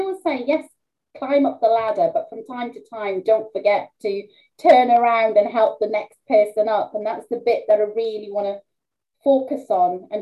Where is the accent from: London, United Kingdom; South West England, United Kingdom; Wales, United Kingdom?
Wales, United Kingdom; now in Leicester, United Kingdom; I grew up in Wales from the age of two